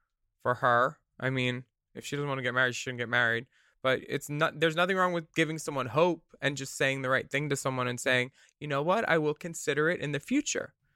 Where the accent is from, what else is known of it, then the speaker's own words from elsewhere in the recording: Mexico City, Mexico; I'm from Mexico City, and I currently am positive with COVID-19.